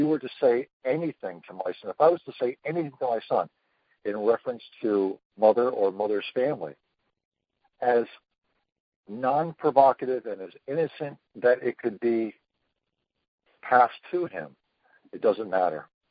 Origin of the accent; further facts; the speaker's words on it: Connecticut, United States; I'm from Connecticut.